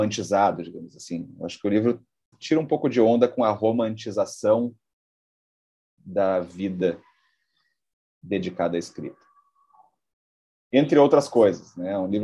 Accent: Porto Alegre, Rio Grande do Sul, Brazil; Ela era muito semelhante ao ambiente que eu já cresci aqui em Porto Alegre e tal.

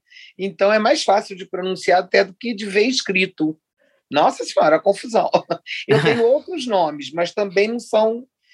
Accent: Brasília, Federal District, Brazil; also born or lived in Rio de Janeiro; eu sou de Brasília. Quer dizer, eu moro em Brasília, eu sou de Brasília. Eu moro há tantos anos aqui, fiz minha vida, estudei aqui

